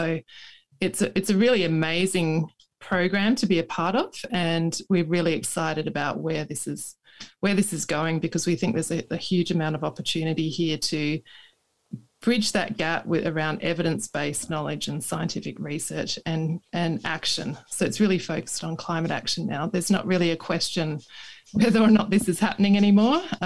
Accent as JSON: {"language": "English", "region": "Tasmania", "country": "Australia", "tie": "born or raised there", "said": "you know, as a youth growing up in Tasmania."}